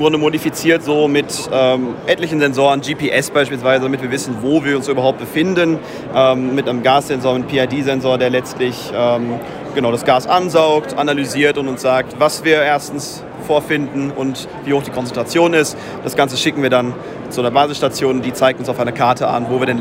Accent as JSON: {"language": "German", "town": "Waltrop", "region": "North Rhine-Westphalia", "country": "Germany", "said": "ich komme auch aus Waltrop."}